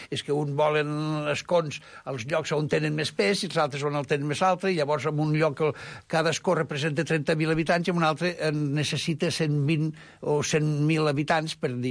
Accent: Catalonia, Spain; li parlo jo, que sóc lleidatà

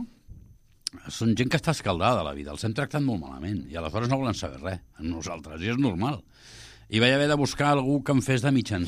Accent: Barcelona, Catalonia, Spain; El Rabalero, jo sóc fill del Raval i estic molt orgullós de ser-ne.

